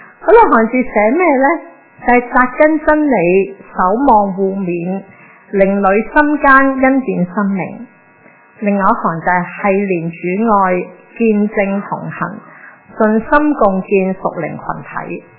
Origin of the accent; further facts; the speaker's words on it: China; 我就想用我们中国人很喜欢的表达方式去引入这个的主题